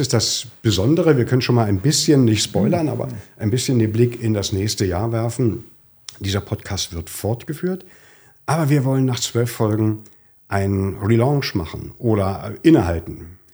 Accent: East Germany, Germany; Aber ich bin in der DDR aufgewachsen

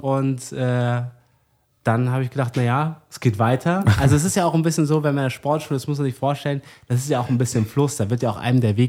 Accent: Oberdorfen, Bavaria, Germany; ich komme eigentlich aus der Nähe von München, aus einem kleinen Dorf, das heißt Oberdorfen

